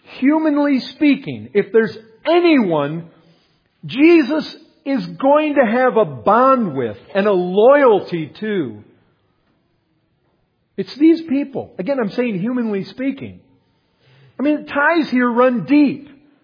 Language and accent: English; Paw Paw, Michigan, United States; I grew up in Pawpaw, Michigan. So it's like that. It's going back there. People know you. You got family there.